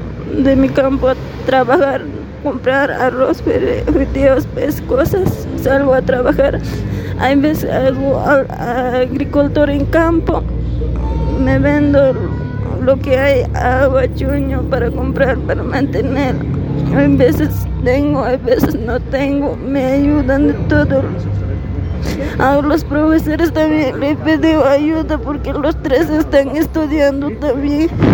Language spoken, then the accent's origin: Spanish; San Pedro de Macha, Potosí, Bolivia; Yo soy de San Pedro de Macha, más arriba se llama Bandurane. Yo vivo sola, tengo 4 ovitas. Y mi hijita, así estábamos viviendo en campo.